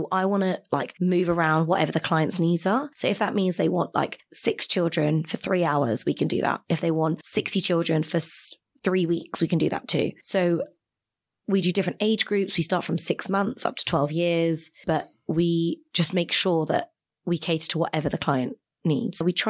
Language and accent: English; United Kingdom; born there; So as you probably could tell from my surname, I'm of Indian heritage. So I was born in the UK. My mum moved from India when she was 6 months. My dad is a full-on Geordie, born in Newcastle, thick Geordie accent.